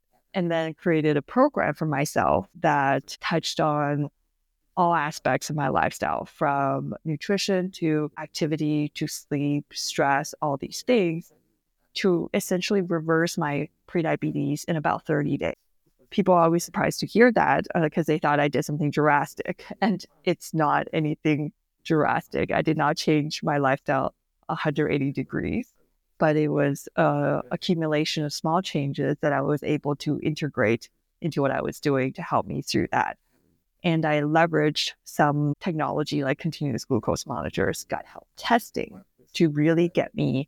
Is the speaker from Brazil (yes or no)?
no; Canada; I'm a Canadian family physician specializing in metabolic health and lifestyle medicine.